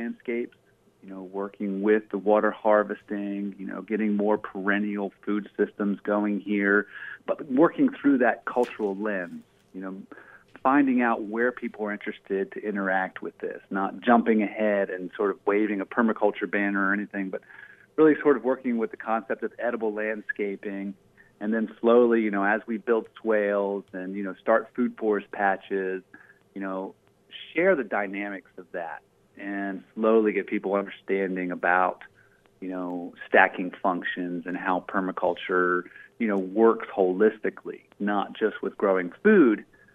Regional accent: Maryland, United States; also born or lived in Northern England; So I am Appalachian by birth and was raised mostly in Maryland here in the mountains of the Blue Ridge Mountains. But as a family, we moved to Northern England in the late 70s and early 80s

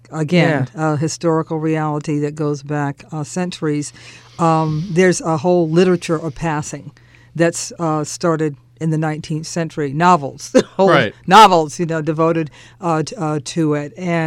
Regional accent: Cleveland, Ohio, United States; And when I was growing up in Cleveland, one of my family members talked to me

